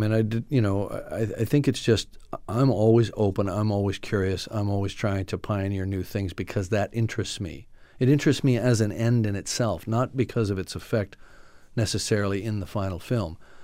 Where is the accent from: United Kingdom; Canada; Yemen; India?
Canada; now in United States; I'm a Canadian citizen, but I've lived in the U.S. for 37 years.